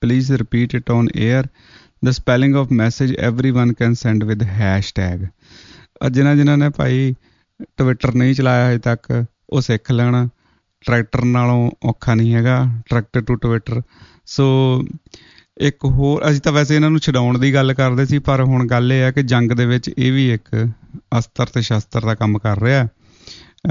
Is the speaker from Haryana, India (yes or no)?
no; Punjab, India; ਅਸੀਂ ਪੰਜਾਬੀ ਹਾਂ, ਪੰਜਾਬ ਦੇ ਰਹਿਣ ਵਾਲੇ ਹਾਂ